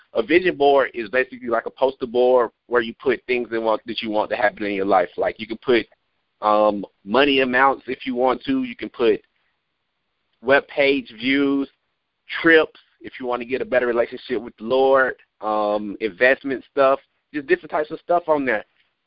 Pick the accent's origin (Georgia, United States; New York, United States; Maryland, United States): Georgia, United States; Atlanta; like I'm from Atlanta, like the real city of Atlanta, like no outskirts, like I'm a city boy